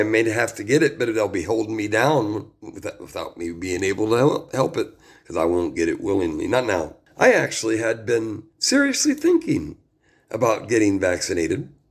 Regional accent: United States; We are the American people. We the people. That's who we are.

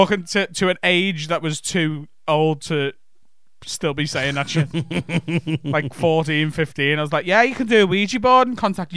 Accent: Glasgow, Scotland, United Kingdom; I'm from Glasgow. … I like doing comedy and podcasting.

